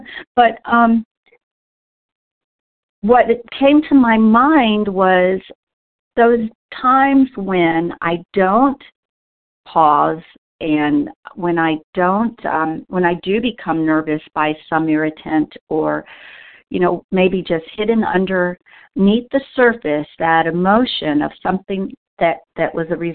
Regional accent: Texas, United States; I'm from Texas.

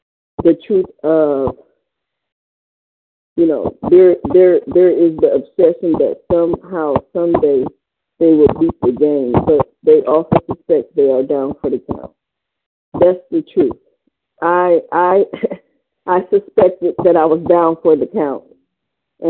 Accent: Cleveland, Ohio, United States

